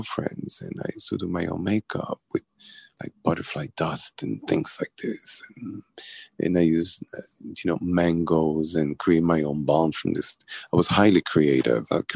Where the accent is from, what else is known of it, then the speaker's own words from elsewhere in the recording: Puerto Rico; as you know, I'm from Puerto Rico. I grew mm-hmm. up on the island